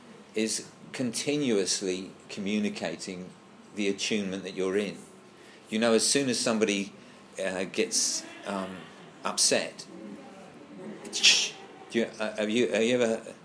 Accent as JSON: {"language": "English", "region": "England", "country": "United Kingdom", "said": "Well, that's being English is not communicating"}